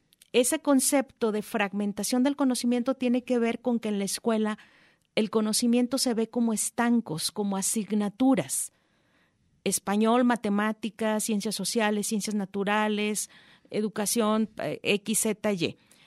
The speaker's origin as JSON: {"language": "Spanish", "town": "Uruapan", "region": "Michoacán", "country": "Mexico", "said": "yo soy de Uruapan"}